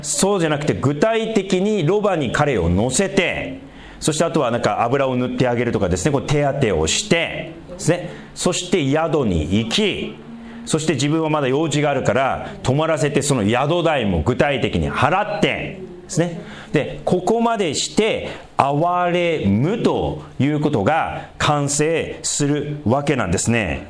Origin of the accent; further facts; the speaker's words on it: Sendai, Miyagi, Japan; 私仙台出身なんで遠くだから、ちょっとこうなまった言葉でね、こう話すと、ちょっとこう安心するじゃないですか。